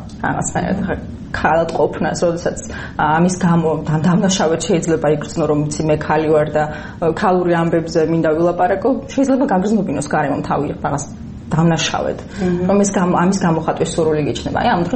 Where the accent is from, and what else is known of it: Mtskheta-Mtianeti, Georgia; born or raised there